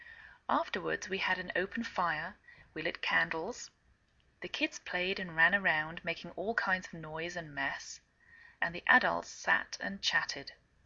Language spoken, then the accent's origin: English; England, United Kingdom; now in United States